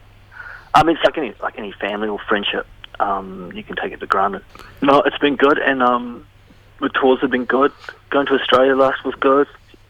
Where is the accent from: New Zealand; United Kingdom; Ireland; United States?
Ireland; I walked in and I said, "I'm Irish, you're Mexican."